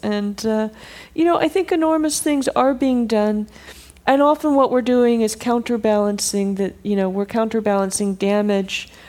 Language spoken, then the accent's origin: English; California, United States; There were basically almost no coyotes when I was growing up in Marin.